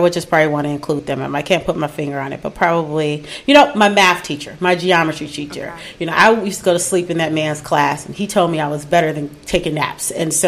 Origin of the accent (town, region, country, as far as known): Chicago, Illinois, United States; born or raised there